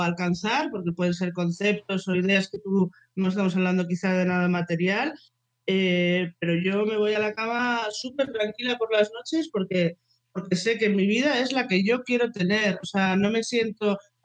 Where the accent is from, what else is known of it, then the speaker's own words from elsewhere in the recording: Bilbao, Basque Country, Spain; pues soy de Bilbao, pues nos la pasábamos leyendo en un muro de piedra mirando al mar